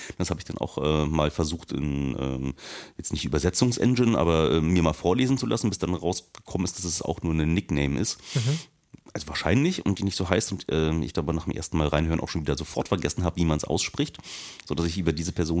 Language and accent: German; Germany; Ja, ich bin in der DDR groß geworden.